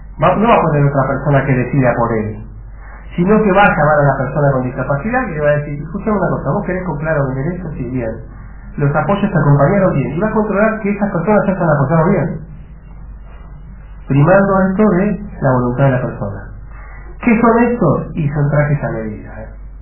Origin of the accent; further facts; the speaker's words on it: Buenos Aires, Argentina; yo vengo de allá de Buenos Aires